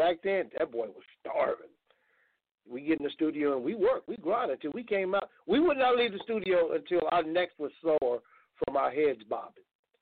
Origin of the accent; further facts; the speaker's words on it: Sun Village, California, United States; I'm like, no, dude, I'm from L.A. You want to be more, you know, specific? I'm from Sun Village, California. I'm out here in the middle of the desert.